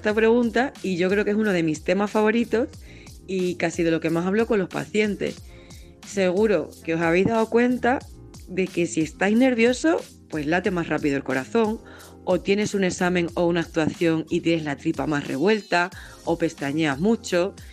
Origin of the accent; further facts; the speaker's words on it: Plasencia, Extremadura, Spain; born there; Mi familia es de allí, de Piornal. Mis padres nacieron allí y después se fueron a vivir a Plasencia, que es donde yo nací ya.